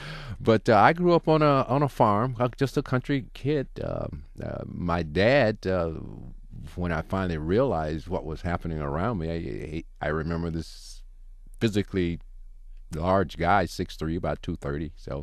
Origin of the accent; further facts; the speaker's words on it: the South, United States; Growing up in the South, it was doing the sit-ins, you know, the sit-in situation, and I was a part of that.